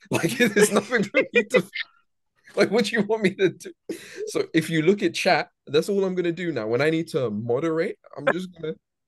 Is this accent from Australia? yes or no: no; United Kingdom; I'm British too.